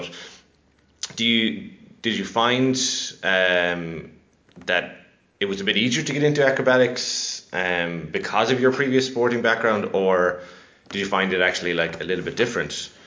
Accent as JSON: {"language": "English", "region": "Connacht", "country": "Ireland", "said": "I'm from Mayo though"}